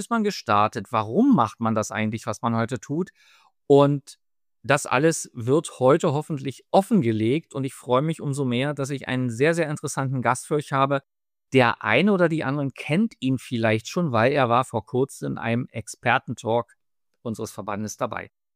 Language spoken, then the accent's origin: German; Berlin, Germany; accent: Berlin; ich bin der Host dieses Podcasts. Ich komme aus Berlin, das hört man vielleicht manchmal in meinem Akzent